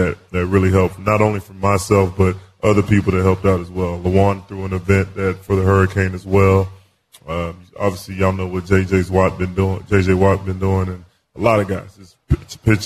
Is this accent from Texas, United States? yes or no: yes; Houston, Texas, United States; Since I'm from Houston, that didn't work.